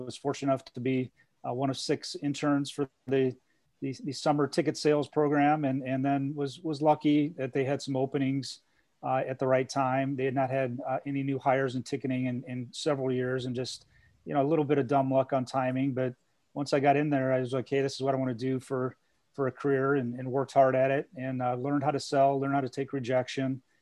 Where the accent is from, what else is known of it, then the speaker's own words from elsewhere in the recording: Peoria, Illinois, United States; You know, I grew up in Peoria, Illinois, so just a couple hours across the border